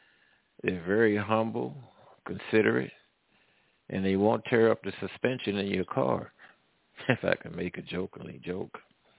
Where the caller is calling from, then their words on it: the South, United States; I'm calling from the Midwest and the South. The good old South